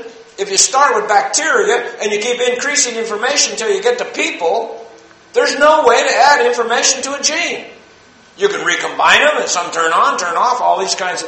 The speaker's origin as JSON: {"language": "English", "region": "Texas", "country": "United States", "said": "I'm from Texas, United States of America."}